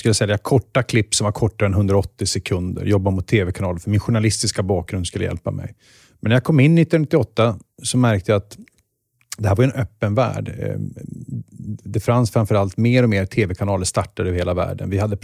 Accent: Luleå, Norrbotten County, Sweden; allt vi hade lärt mig på mina religionslektioner hemma i Luleå.

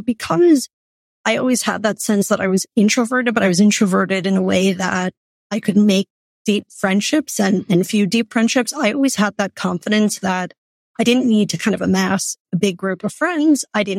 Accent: New York City, New York, United States; Growing up in New York City, again, was exceptional in some ways insofar as being connected with different diverse groups of people

